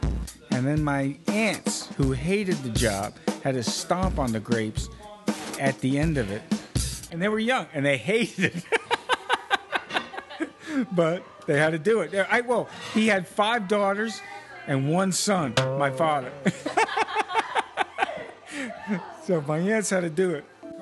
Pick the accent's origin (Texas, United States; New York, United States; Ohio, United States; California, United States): New York, United States; Brooklyn; And I grew up in Brooklyn, and my grandfather used to make wine in the basement of an Italian slum, 993 Pacific Street.